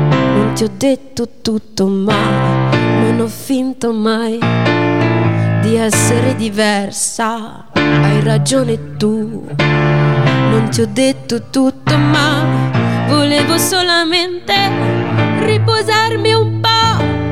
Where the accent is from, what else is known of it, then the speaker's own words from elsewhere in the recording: Milan, Lombardy, Italy; anche se io sono di Milano